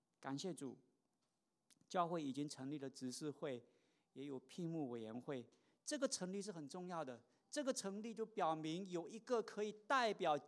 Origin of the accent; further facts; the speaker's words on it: Guangdong, China; accent: Teochew; 用我们老家潮汕话的潮汕话有一句话很经典啊